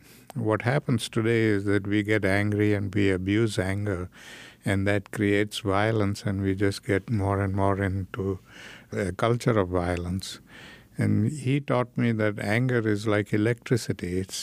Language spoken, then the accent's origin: English; South Africa; I grew up in South Africa, where I suffered a lot of prejudice because of the color of my skin.